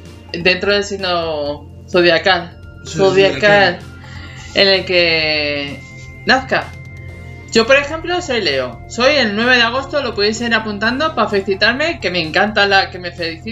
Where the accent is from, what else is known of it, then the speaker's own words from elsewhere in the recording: Linares, Andalusia, Spain; born there; now in Madrid, Spain; no sé si lo sabéis, pero no soy de Madrid.